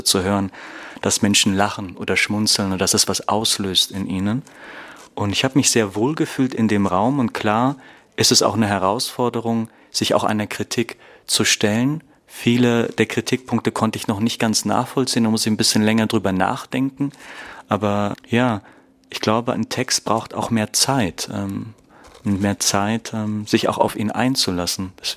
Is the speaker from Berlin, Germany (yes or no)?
yes; Berlin, Germany; und ich komme aus Berlin.